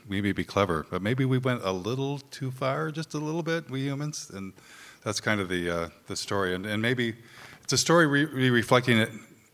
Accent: Flint, Michigan, United States; I grew up in Flint Beecher, yeah, and then I've lived in northern Michigan for 20 years, so happy to be here.

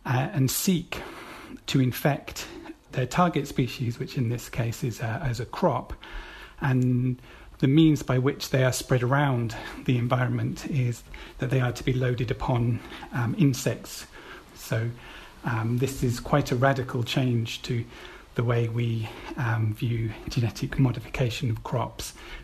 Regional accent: England, United Kingdom; I am English and we do love puns.

